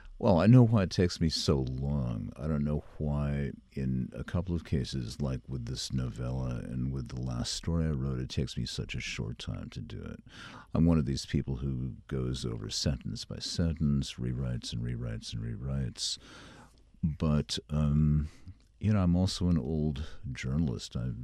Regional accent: Connecticut, United States; also born or lived in Granville, United States / Virginia; I grew up in Connecticut. I lived in, I've had a house in Granville, New York for many years, since 1985. I lived for a couple of years in Virginia, but aside from that, it's all been the Northeast.

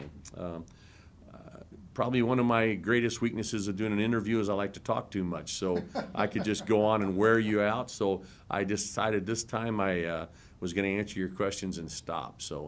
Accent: Illinois, United States; The person in front of me is from Illinois, and I'm from Illinois. But we're all in Missouri

